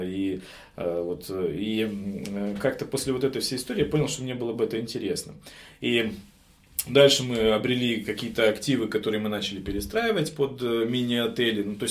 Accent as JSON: {"language": "Russian", "region": "Chișinău", "country": "Moldova", "said": "Я сам из Кишинева, из Молдавии, уже говорил об этом"}